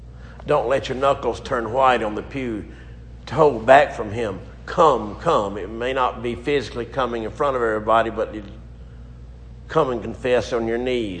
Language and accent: English; the South, United States; I'm a Southerner and humbly grateful for God's many mercies to our Southern people